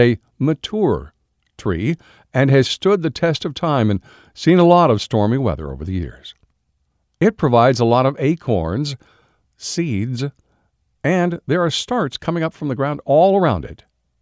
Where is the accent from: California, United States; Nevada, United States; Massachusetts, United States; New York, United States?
California, United States; I was raised in California, and the property I grew up on had a large, huge oak tree in the backyard.